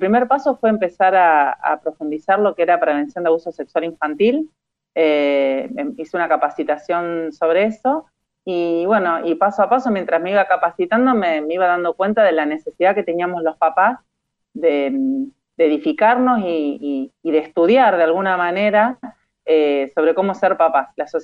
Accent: San Lorenzo, Santa Fe, Argentina; vivo en Argentina, en la provincia de Santa Fe, en una ciudad que está al lado de Rosario. Aunque no soy rosarina, soy de la ciudad histórica de San Lorenzo, la primera batalla de San Martín.

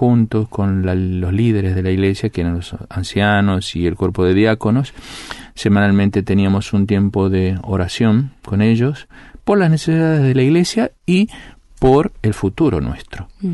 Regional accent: Tucumán, Argentina; moved away; Bueno, yo soy del norte, de Tucumán, la provincia de Tucumán, que es la provincia más pequeña de Argentina, pero es la más densa.

